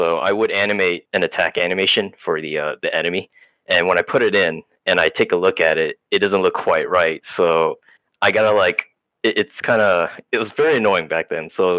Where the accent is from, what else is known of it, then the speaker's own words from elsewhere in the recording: Bedford, Texas, United States; also born or lived in Fort Worth / Seattle / Los Angeles; So I was born in Bedford, Texas. I lived in Fort Worth, Texas for a few years before moving to California.